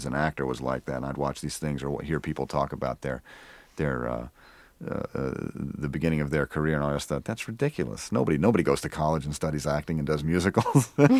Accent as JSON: {"language": "English", "region": "New York", "country": "United States", "tie": "born or raised there", "said": "Yeah, I grew up actually in Apple Orchards. Well, I had a house, but it was in Apple Orchards."}